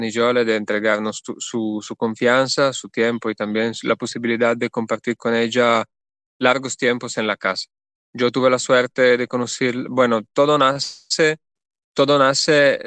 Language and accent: Spanish; Italy; Yo soy de Italia y pasé un año de estudio allá muy joven